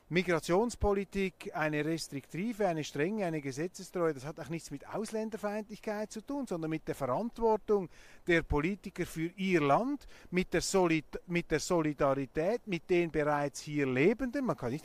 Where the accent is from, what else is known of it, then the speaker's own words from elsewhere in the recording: Switzerland; das muss ich als Schweizer sagen